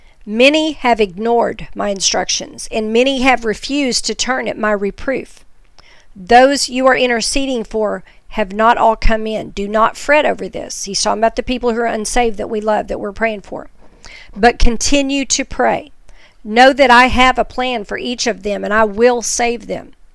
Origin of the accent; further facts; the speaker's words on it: the South, United States; I called it a tornado because I'm from the South.